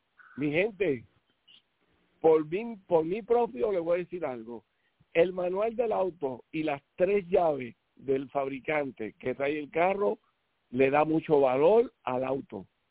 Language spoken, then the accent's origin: Spanish; San Juan, Puerto Rico; el señor William Francisco y … somos criados y nacidos prácticamente en San Juan, Puerto Rico, lo que es Santurce